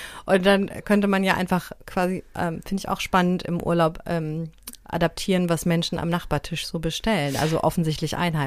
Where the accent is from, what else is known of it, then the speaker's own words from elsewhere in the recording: Germany; ich stehe da also als Piefke, als deutschester Tourist von allen